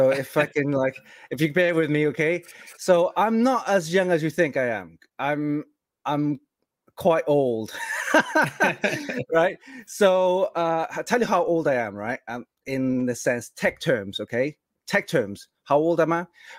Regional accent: Cardiff, Wales, United Kingdom; we're from Cardiff, Wales. So it's part of the UK.

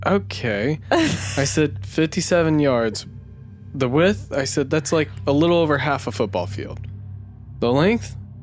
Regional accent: Tornado Alley, United States; I grew up in Tornado Alley.

